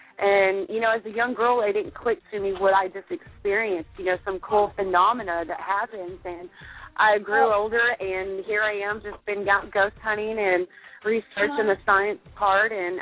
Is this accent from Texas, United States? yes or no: yes; Texas, United States; now in Arkansas, United States; Calling from Arkansas. Yes. Originally from Texas. So love my Texans.